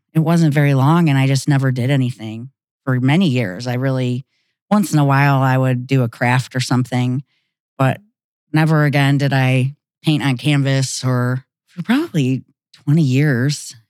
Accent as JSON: {"language": "English", "region": "Ohio", "country": "United States", "lives_now": "Pine Island, United States", "said": "I am from Northeast Ohio. I am a transplant, like most are, up on Lake Erie."}